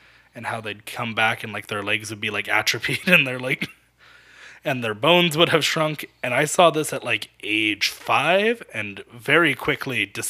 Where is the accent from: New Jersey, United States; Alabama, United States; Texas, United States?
Texas, United States; Houston; See, I grew up in Houston, Texas, so we had some NASA stuff near us